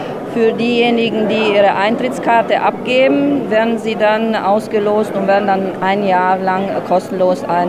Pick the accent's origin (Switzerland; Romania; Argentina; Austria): Romania; Grabaț, Timiș County; Eigentlich komme ich ja aus Grabatz, das ist ja das Nachbarsdorf. Und nach 21 Jahren bin ich wieder hier.